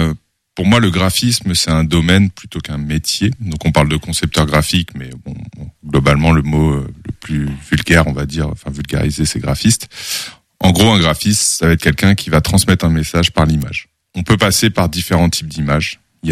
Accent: Île-de-France, France; j'ai bientôt 40 ans. J'ai grandi en région parisienne, donc j'ai fait mes études proches de Paris, sur Paris même. J'ai vécu un petit peu en Espagne, en Bretagne. Je suis revenu sur Paris

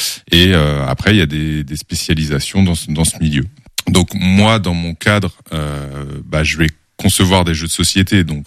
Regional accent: Île-de-France, France; j'ai bientôt 40 ans. J'ai grandi en région parisienne, donc j'ai fait mes études proches de Paris, sur Paris même. J'ai vécu un petit peu en Espagne, en Bretagne. Je suis revenu sur Paris

